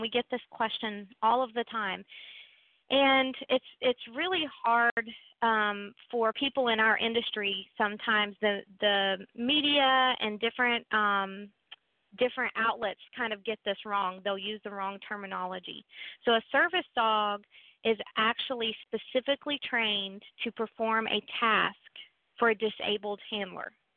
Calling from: Quantico, Virginia, United States; So I am calling from outside of Quantico, Virginia, and that is where we live and where Semper Canine is headquartered.

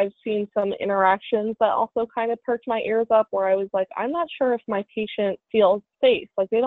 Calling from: Philadelphia, Pennsylvania, United States; I am actually calling in from my apartment. I live in Roxborough.

